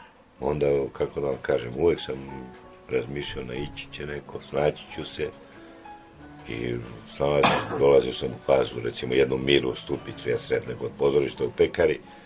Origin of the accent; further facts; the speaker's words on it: Belgrade, Serbia; also born or lived in Rome; ja sam Beograđanin, tako. Živeo sam u Rimu, na italijanskom.